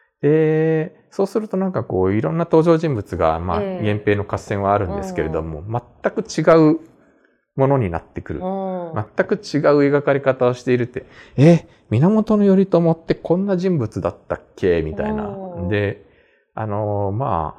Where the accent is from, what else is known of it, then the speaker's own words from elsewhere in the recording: Kanto, Japan; 僕はあの生まれも育ちも関東なんで、